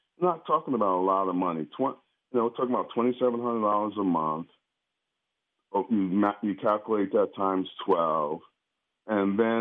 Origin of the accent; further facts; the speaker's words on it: Perth Amboy, New Jersey, United States; I was just doing clinics with him in my hometown of Perth Amboy this summer.